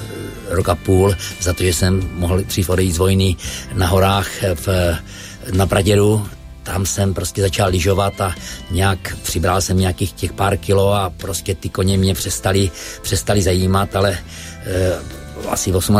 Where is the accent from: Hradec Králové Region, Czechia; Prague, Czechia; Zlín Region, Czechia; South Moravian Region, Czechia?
Zlín Region, Czechia; od té doby jsem byl spíš ve světě a moje rodná Víska oslavovala 700 let vzniku